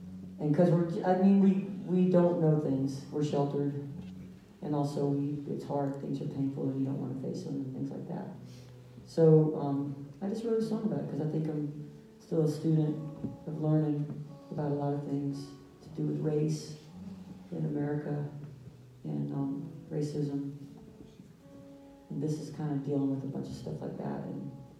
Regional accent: Georgia, United States; I grew up in Georgia, and I went to school in the, well, I was born in 64, so I was born kind of in the middle of a lot of things going on

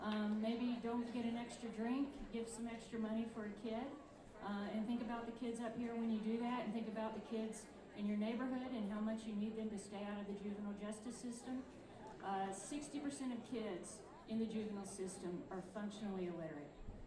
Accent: Jonesboro, Georgia, United States; because I grew up in Jonesboro, Georgia.

